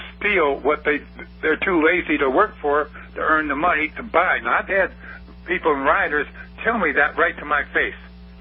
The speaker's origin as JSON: {"language": "English", "region": "the South", "country": "United States", "tie": "born or raised there", "said": "Well, I'll tell you what, I grew up in the South"}